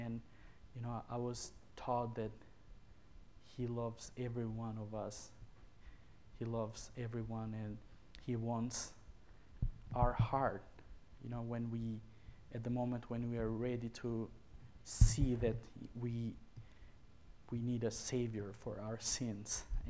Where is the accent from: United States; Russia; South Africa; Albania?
Albania; born there; English is a second language; I was born in Albania, so in a family that, you know, they were calling themselves Muslim